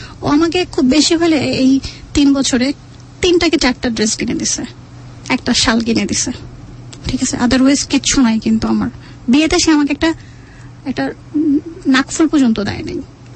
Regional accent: Dhaka, Dhaka Division, Bangladesh; আমি তো ঢাকাতে আসলে বড় হয়েছি

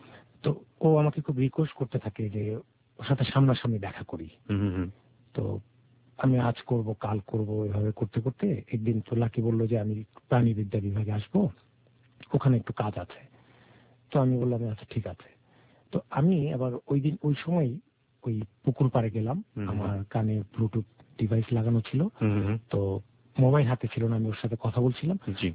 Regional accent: Dhaka, Dhaka Division, Bangladesh; আমি ঢাকা লালবাগ থেকে এসেছি।

